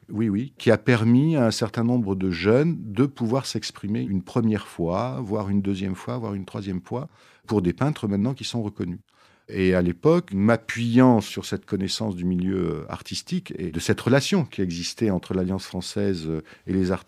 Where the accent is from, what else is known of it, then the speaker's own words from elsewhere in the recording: Grand Est, France; born there; Je suis né en Lorraine. Je suis né en Lorraine.